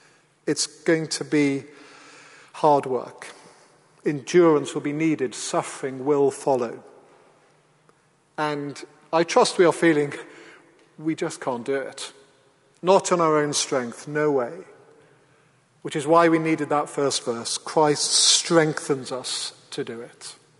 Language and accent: English; Wales, United Kingdom; When I grew up in Wales, as I got on the school bus not long out of my warm bed